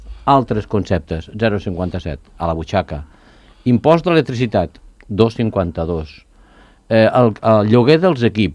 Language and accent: Catalan; Ponts, Catalonia, Spain; Jo fa 2 setmanes vaig estar a Pons, que és el meu poble